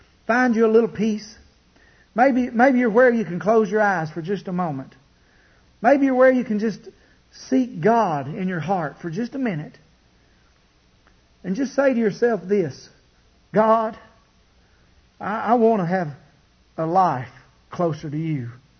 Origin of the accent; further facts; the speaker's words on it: Kentucky, United States; I grew up in Letcher County, Kentucky, and we got a little different way of saying things at times.